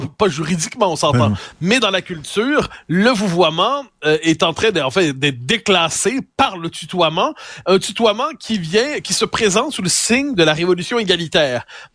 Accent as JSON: {"language": "French", "region": "Quebec", "country": "Canada", "said": "je suis québécois, donc je tutoie plus facilement que les Français ne tutoient"}